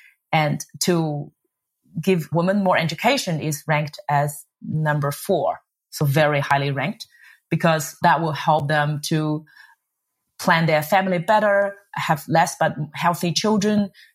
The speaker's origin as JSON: {"language": "English", "region": "Shanghai", "country": "China", "tie": "born or raised there", "said": "I grew up in Shanghai, China. I was lucky enough to have a good education."}